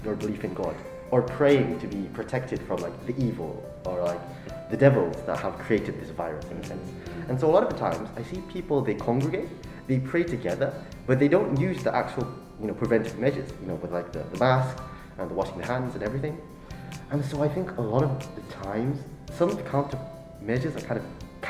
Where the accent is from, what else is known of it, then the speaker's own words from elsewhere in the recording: Indonesia; My hometown, Indonesia, is a very religious country